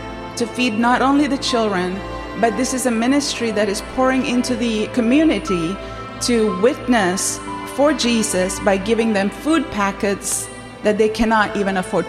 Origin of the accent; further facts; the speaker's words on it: Sri Lanka; moved away as an adult; now in United States; I'm originally from Sri Lanka, but the Lord brought me to the United States to go to Oral Roberts to study evangelism